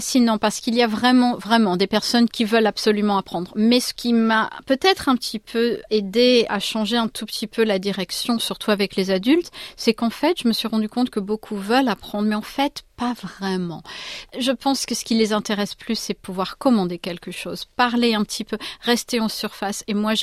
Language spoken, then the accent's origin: French; Bordeaux, Nouvelle-Aquitaine, France; moi je suis bordelaise